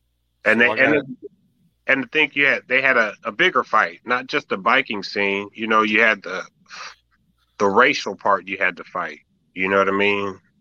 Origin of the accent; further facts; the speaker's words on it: Arizona, United States; now in Long Beach, United States; No. I'm originally from Arizona.